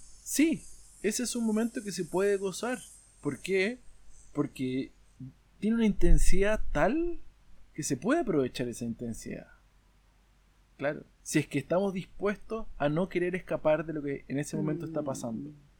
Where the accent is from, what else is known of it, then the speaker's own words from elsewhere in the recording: Chile; Yo soy de Chile y en los países latinoamericanos es algo muy divertido